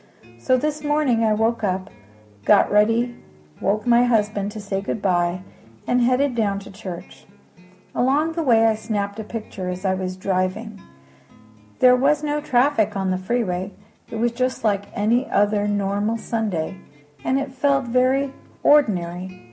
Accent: United States; born there; I love the fact that as an American-born Armenian, we get to celebrate Christmas with the rest of the country

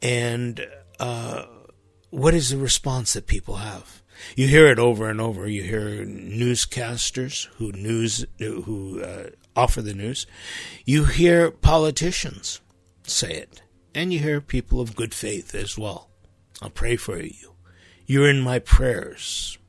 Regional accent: Los Angeles, California, United States; You know, we grew up in Los Angeles, big city.

